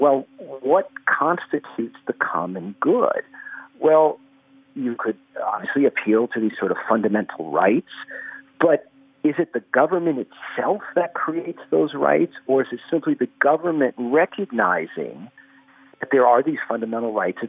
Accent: Nevada, United States; in my home state of Nevada

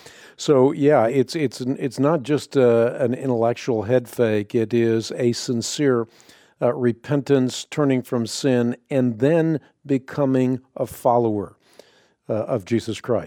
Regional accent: Netherlands; first language Dutch; My native tongue is Dutch.

